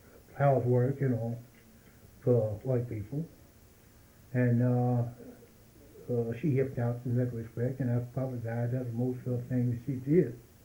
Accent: Richmond, Kentucky, United States; Richmond, Kentucky, but it really wasn't Richmond. But I'm going to say Richmond. I was born in the country. I was from Richmond.

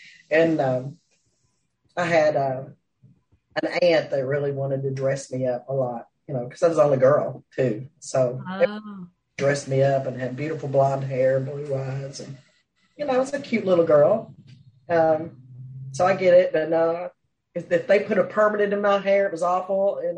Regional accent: Lancaster, Kentucky, United States; I was born in Lancaster, Kentucky.

